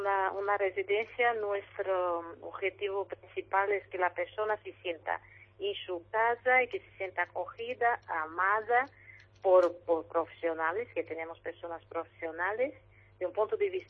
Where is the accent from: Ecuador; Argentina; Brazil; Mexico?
Brazil; Spanish is a second language; moved away as an adult; now in Spain; Yo soy del Brasil.